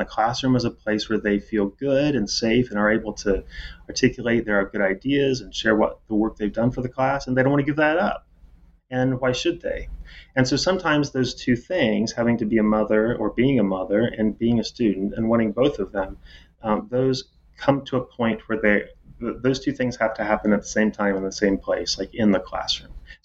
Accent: Indiana, United States; As I said, I'm from Indiana. And, you know, you sort of can never leave home. I'm never going back to Indiana.

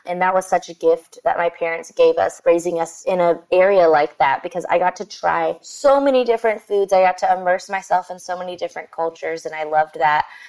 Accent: Sugar Land, Texas, United States; Well, my parents chose Sugar Land in 1995, I guess, like, yeah, when I was born, because it wasn't super populated.

